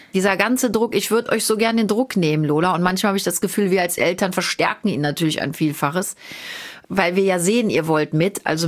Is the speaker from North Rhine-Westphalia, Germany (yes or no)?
yes; Cologne, North Rhine-Westphalia, Germany; Ich komme aus Longerich, Köln-Longerich. Das ist ein kleiner Vorort von Köln.